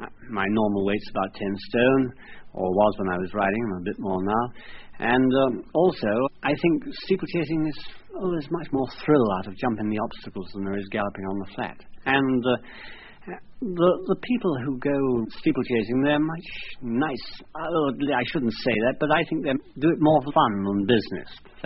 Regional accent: Wales, United Kingdom; born there; I was born in Pembrokeshire, South Wales, which is always known as Little England Beyond Wales.

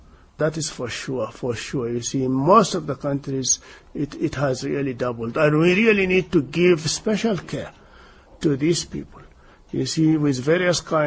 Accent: Sudan; now in Ethiopia; Many countries, take for example my home country, the Sudan, you see, and several other countries in the continent, even here in Ethiopia

